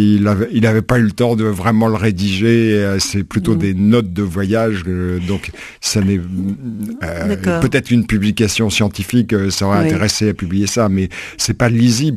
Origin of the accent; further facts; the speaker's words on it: Versailles, Île-de-France, France; moi, je suis originaire de Versailles comme André Michaud